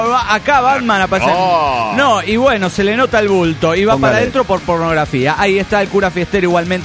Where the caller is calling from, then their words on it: Mendoza, Argentina; de Mendoza, Argentina.